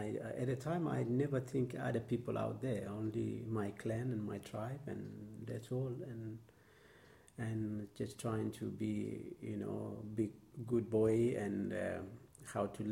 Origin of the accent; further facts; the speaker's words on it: West Papua, Indonesia; Yeah, I was born in a little village called Penongalo